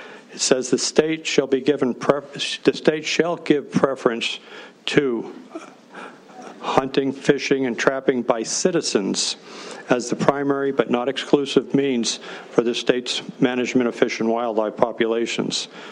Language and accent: English; Thompson Falls, Montana, United States; I'm from Thompson Falls, Montana, in Sanders County, very northwestern Montana